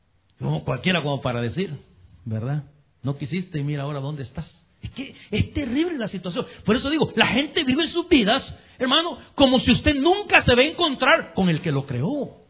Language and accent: Spanish; Honduras; En mi país, dos expresidentes, uno murió en la cárcel, el otro ahorita están ventilando su nombre para juicio, expresidente de Honduras